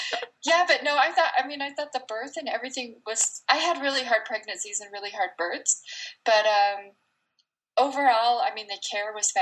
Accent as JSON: {"language": "English", "town": "Salt Lake City", "region": "Utah", "country": "United States", "moved": "as an adult", "said": "He's actually from Salt Lake City, and I'm from the Salt Lake City area."}